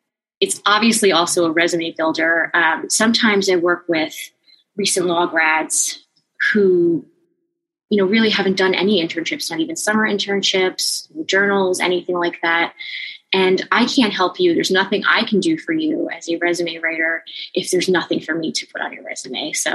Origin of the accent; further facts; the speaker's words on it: New Jersey, United States; I am also from New Jersey and had attended Rutgers, which, you know, that connection is very much there.